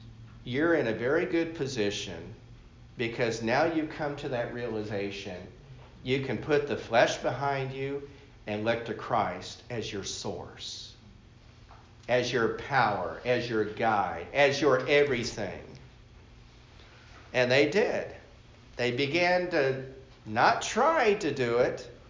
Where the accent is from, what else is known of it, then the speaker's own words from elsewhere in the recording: United States; I thank God I was brought up and reared in America.